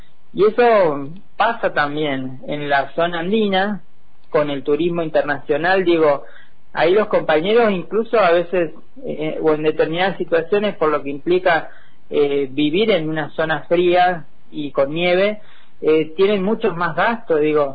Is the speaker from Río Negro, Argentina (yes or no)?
yes; Cinco Saltos, Río Negro, Argentina; Yo vengo de Cinco Saltos, de nuestra seccional Cinco Saltos y Zona Intermedia